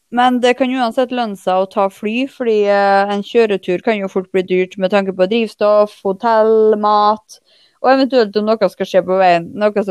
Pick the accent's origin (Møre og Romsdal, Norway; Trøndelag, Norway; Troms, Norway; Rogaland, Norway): Troms, Norway; Tromsø; Ja, jeg er nå fra Tromsø.